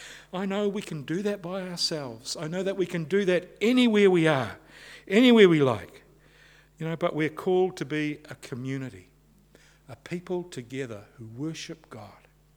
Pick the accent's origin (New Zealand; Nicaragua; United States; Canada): New Zealand; Auckland; But I grew up in West Auckland. And growing up in West Auckland in the 1970s